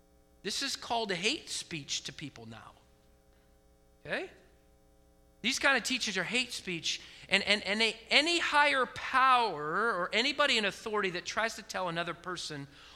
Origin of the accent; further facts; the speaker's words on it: Oregon, United States; I grew up in Oregon. It's very liberal in Oregon.